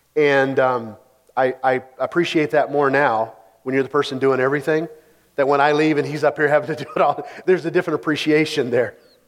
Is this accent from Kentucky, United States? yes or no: yes; Kentucky, United States; I grew up in Kentucky. We didn't really know that much about it.